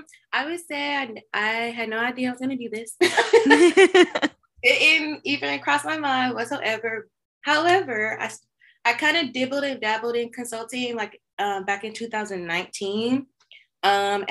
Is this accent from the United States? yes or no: yes; Georgia, United States; I had been there for 5.5 years and I'm originally from Georgia.